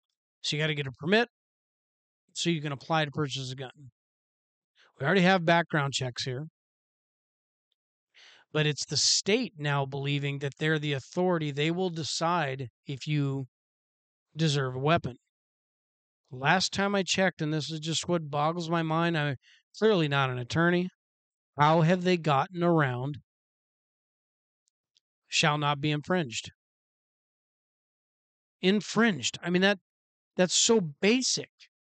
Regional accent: Washington, United States; I've been here the majority of my life. I mean, I've lived in a lot of states, but I'm from Washington. And it's such a gorgeous state

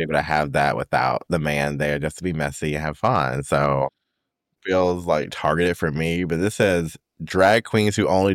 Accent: the South, United States; But I'm from the South, right? So people put Bible verses on everything, right?

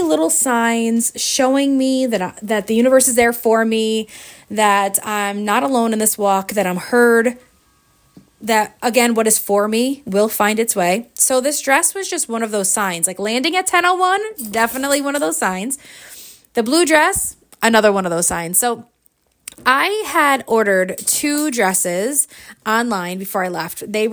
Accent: New York, United States; Like, I'm from New York, he's in California.

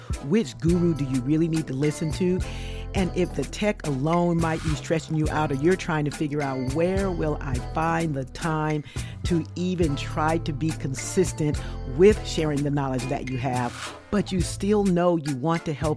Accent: West Coast, United States; You guys know I'm from the West Coast, so that's near and dear to my heart.

